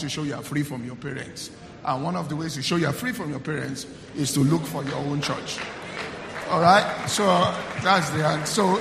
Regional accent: Nigeria; So as a Nigerian with you, I'm answering the question for you.

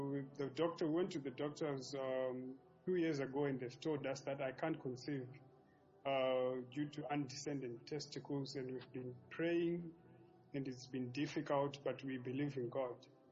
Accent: China; We're from China.

